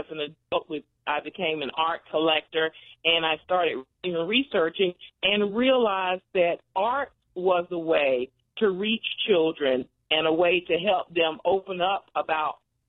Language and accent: English; North Carolina, United States; it tells short snippets of my growing up in North Carolina.